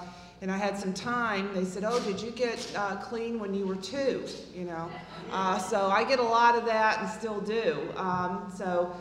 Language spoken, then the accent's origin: English; Atlanta, Georgia, United States; I don't come from California originally. I'm from Atlanta, Georgia. And so I'm speaking from the southern point of view